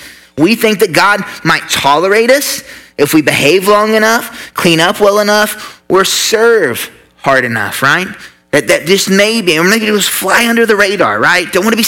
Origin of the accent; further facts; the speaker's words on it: Catoosa, Oklahoma, United States; I'm not even from the area, and I like to make fun of people from FOIL, so I just don't even know. I'm from Catoosa.